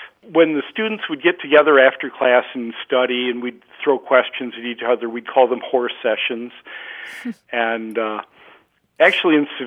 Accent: Rockford, Illinois, United States; I'm from Rockford, Illinois.

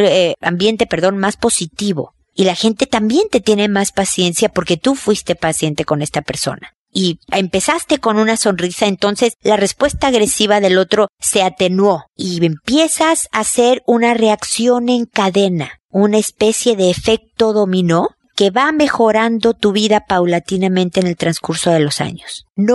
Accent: Mexico; now in Chile; estoy en Chile, que es donde estoy viviendo por el momento, a pesar de que soy mexicana.

